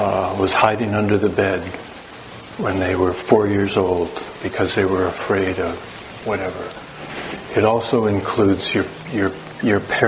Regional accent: Wisconsin, United States; but I'm from the North Country, Wisconsin, and this image is a very poignant image for me

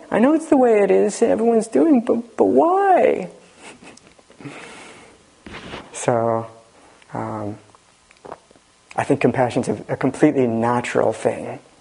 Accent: United States; And we grew up on Long Island Sound, on the water there. And my brother and I liked to fish for snappers.

